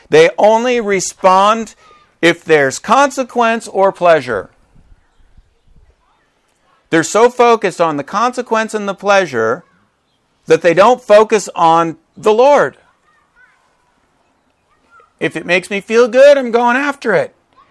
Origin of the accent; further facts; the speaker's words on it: Midwest, United States; Now, you know, I grew up in the Midwest, and what farmers do before they plant the seed is they till the soil.